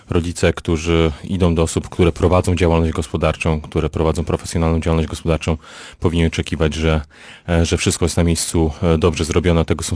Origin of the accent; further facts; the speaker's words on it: Pomeranian Voivodeship, Poland; tutaj to jest ta moja mała ojczyzna, więc siłą rzeczy są mi to najbliższe regiony tutaj Pomorza.